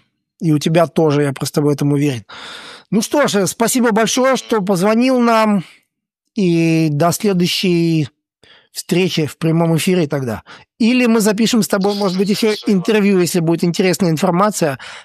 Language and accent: Russian; Latvia; Я сам из Латвии, кто не знает, я скажу об этом, да. И я вырос сам в Латвии и катался на лыжах.